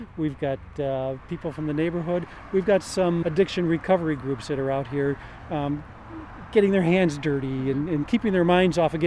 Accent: Chicago, Illinois, United States; I'm from Chicago. What do I know? What do I know about gophers?

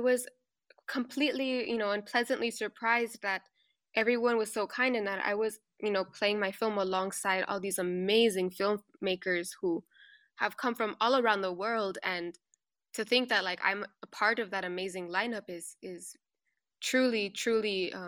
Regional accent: Tucson, Arizona, United States; also born or lived in Nogales, Mexico; So I'm a fronteriza, which means I'm a girl from ambos lados. I grew up here in Tucson, Arizona. I was born here, but I spent most of my summers and weekends in Mexico or Nogales, Sonora.

